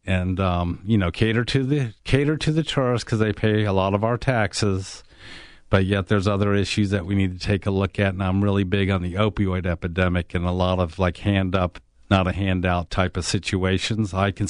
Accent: Florida, United States; I'm from Orange County. My parents moved here with the migration of Martin Company back in 1960 from New York.

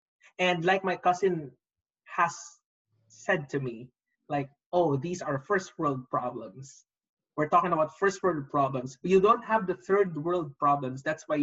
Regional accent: Philippines; now in Chicago, United States; me as a Filipino and living here in Chicago

